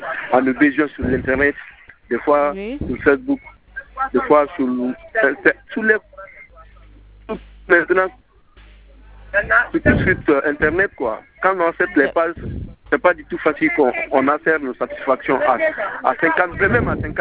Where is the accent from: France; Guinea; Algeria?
Guinea; Conakry; Moi, je suis de Conakry.